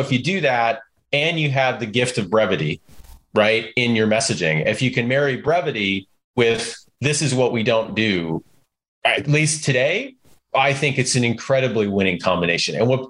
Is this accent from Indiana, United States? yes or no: no; Chicago, Illinois, United States; You know, I grew up in Chicago where it's certain words like that were used as adjective nouns and adverbs